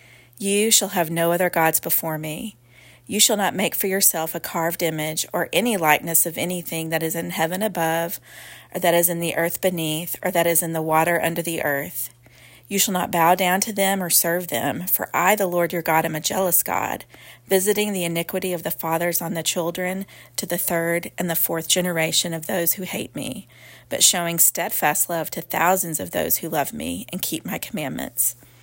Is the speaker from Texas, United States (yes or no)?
yes; Texas, United States; From grades 7 to 12, I went to a small private school at my hometown in Texas.